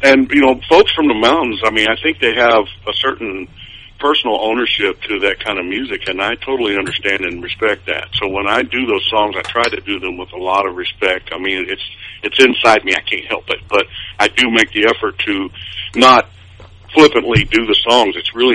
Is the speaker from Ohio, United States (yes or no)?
yes; Toledo, Ohio, United States; But, you know, growing up in Toledo, Ohio, from a family that came from the mountains